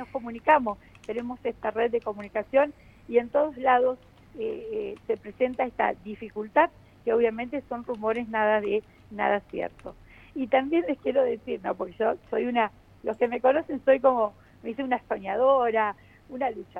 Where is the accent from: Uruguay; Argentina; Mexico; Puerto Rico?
Argentina; sigo siendo la única argentina